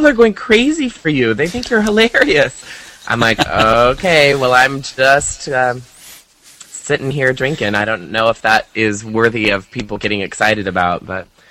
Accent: Iowa, United States; Well, I grew up in Iowa, and I always lived in very, very small towns

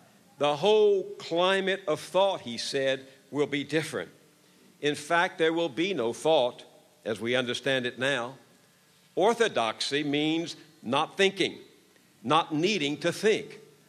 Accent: the South, United States; I grew up in the South, where the truth about slavery, race, and segregation had been driven from the pulpits

